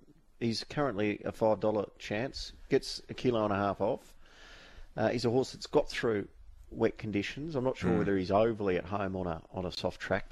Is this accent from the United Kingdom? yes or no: no; Barcaldine, Queensland, Australia; Want to mention to people listening from outside this region of the first ever TAB race meeting for my hometown.